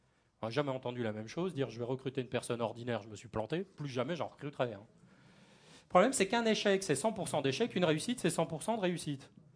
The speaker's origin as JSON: {"language": "French", "region": "Grand Est", "country": "France", "said": "Je suis alsacien d'origine"}